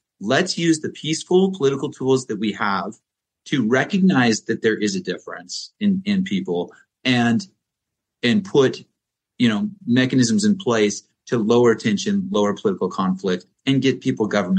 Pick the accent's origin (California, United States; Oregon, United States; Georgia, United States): Oregon, United States; You know, I was born in Southern Oregon, raised in Central Oregon, where I'm at now.